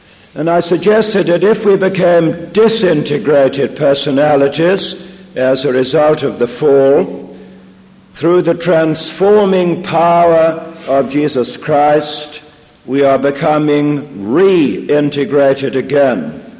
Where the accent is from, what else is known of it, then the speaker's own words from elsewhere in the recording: England, United Kingdom; I'm one of those cold fish called an Englishman. I'm descended from Anglo-Saxons, and I haven't a drop of Celtic blood in my veins. I'm shy, reserved, and buttoned up. Besides, I was brought up in an English public school